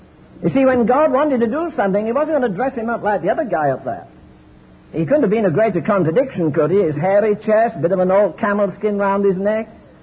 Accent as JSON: {"language": "English", "region": "England", "country": "United Kingdom", "said": "I'm an Englishman. No, no, no. I'm a Christian."}